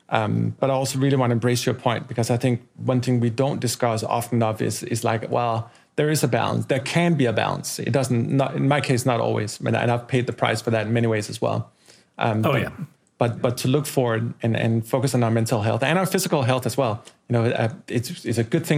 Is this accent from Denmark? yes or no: yes; Denmark; accent: Danish; That's my Danish going bleeding into my American accent right now.